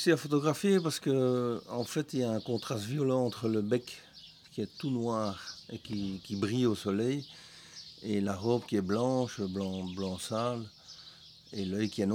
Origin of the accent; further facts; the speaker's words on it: Belgium; mais chez nous en Belgique, il n'y en a pratiquement pas.